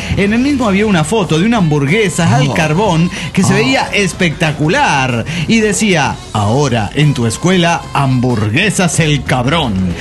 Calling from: Oaxaca, Mexico; de Oaxaca, residente en Monterrey.

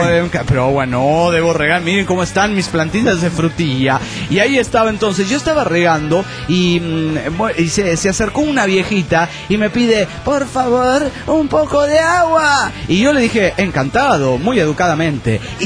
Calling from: Argentina; de Salud, República Argentina.

